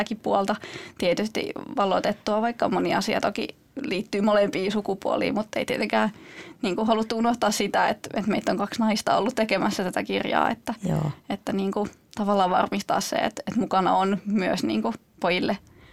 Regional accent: Turku, Southwest Finland, Finland; No mä olen Turusta

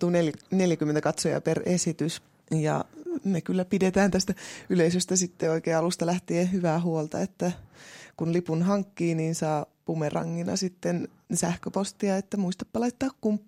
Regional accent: Pälkäne, Pirkanmaa, Finland; Mulla on lähtenyt tuolta Pälkäneeltä, josta olen kotoisin.

